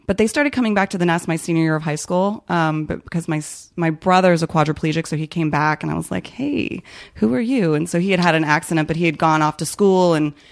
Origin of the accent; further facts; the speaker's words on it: Chicago, Illinois, United States; born there; also born or lived in Ohio / New Jersey / Alabama / California; now in Los Angeles, United States; I was born in Chicago, then I moved to Ohio, then I moved to New Jersey, then I moved to Alabama, then I moved to California, and then I moved to South Korea, and then I moved to Virginia